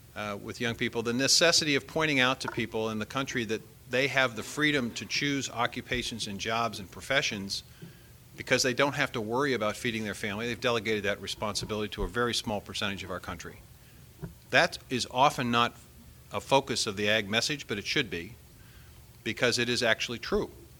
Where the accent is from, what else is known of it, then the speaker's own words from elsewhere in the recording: Iowa, United States; opportunity to meet with some of the leadership from my home state of Iowa.